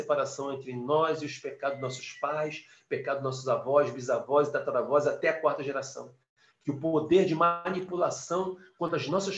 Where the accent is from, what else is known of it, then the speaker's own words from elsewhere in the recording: Cachoeira de Macacu, Rio de Janeiro, Brazil; eu sou de Cachoeira de Macacu, pessoal do Rio aí, como quem vai para Friburgo, né? É a primeira cidade antes de chegar a Friburgo, região serrana do Rio de Janeiro, e moro em Papucai, congrego em Cachoeira de Macacu, são distritos coladinho, né?